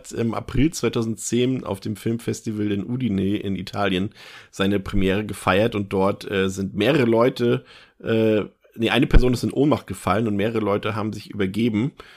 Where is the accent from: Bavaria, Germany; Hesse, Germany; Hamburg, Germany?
Hamburg, Germany; also born or lived in Berlin; wir als Hamburger oder Ex-Hamburger oder bei mir ja noch dazu auch noch Ex-Berliner